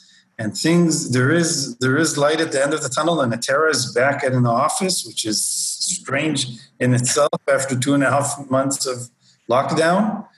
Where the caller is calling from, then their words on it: Tel Aviv, Tel Aviv District, Israel; I'm in Tel Aviv, and believe it or not, Tel Aviv is post-corona.